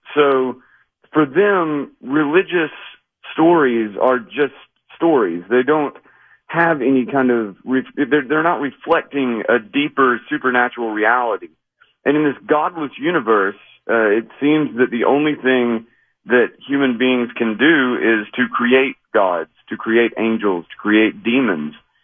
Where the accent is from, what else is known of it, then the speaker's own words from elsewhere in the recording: Knoxville, Tennessee, United States; comes from my hometown of Knoxville, Tennessee